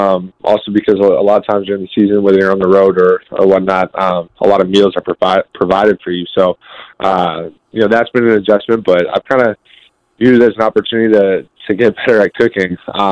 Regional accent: Northeast, United States; Growing up in the Northeast, and obviously … I've been … pretty much my entire life.

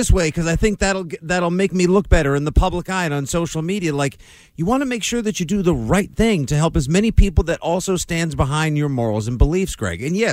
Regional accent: United States; I live outside Boston. I'm a member of this society. I guess I'm part of the problem because I'm an American.

